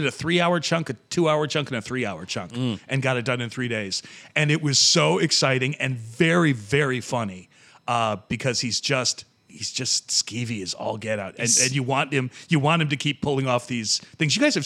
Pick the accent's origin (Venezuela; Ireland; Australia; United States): Ireland; I could be making more movies here in my home country of Ireland